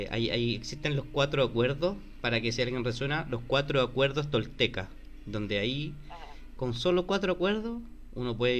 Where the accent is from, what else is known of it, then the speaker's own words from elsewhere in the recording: Chile; Entonces, lo único que hacemos como chilenos es andar suponiendo lo que va a pasar.